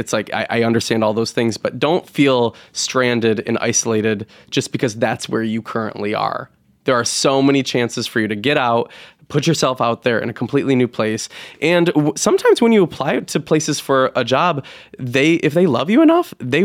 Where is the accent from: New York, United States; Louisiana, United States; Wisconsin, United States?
New York, United States; I'm from New York, so of course it's got its own little way of being intriguing